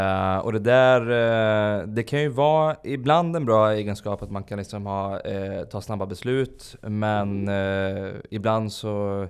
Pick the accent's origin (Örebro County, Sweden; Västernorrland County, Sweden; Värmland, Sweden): Värmland, Sweden; Karlstad; Ja, jag inbillar mig att jag lyckas träna bort min dialekt